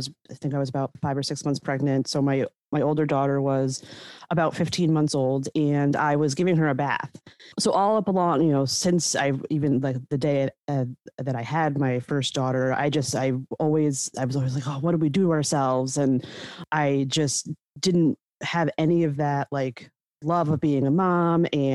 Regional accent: Albany, New York, United States; And I am originally from Albany, New York, and I am married and I have two kids who are 8 and 10 right now.

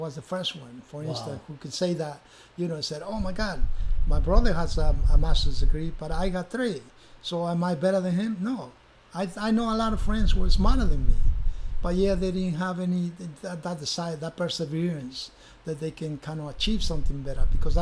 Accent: Peru; English is a second language; now in Mexico; Peru to Mexico, only one-way ticket.

